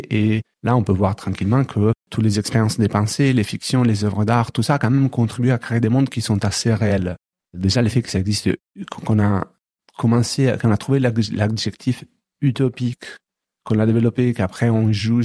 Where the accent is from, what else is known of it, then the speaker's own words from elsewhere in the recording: Italy; born there; le fait que moi je suis né en Italie